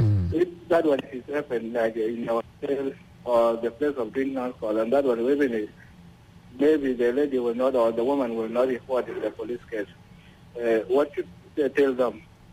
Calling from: Rumbek, Lakes, South Sudan; Okay, you're speaking with … I'm calling from Rumbek.

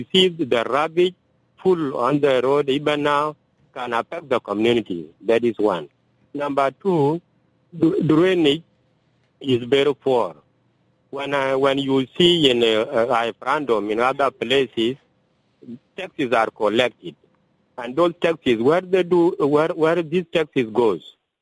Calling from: Yerola, South Sudan; from Yerola.

